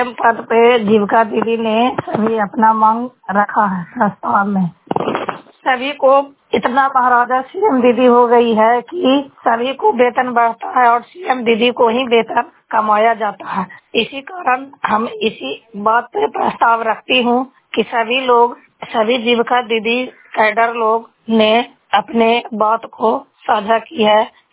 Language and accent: Hindi; Charuipur, Bihar, India; मैं चरुईपुर की रहने वाली हूँ।